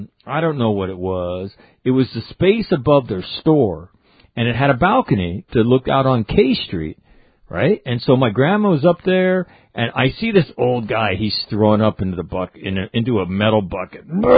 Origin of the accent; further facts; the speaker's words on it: Sacramento, California, United States; I'm a little kid growing up in Sacramento